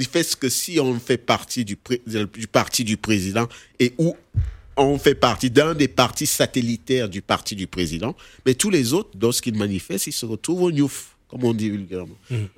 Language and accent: French; South, Cameroon; moi je viens de la région de Paul Biya, le sud du Cameroun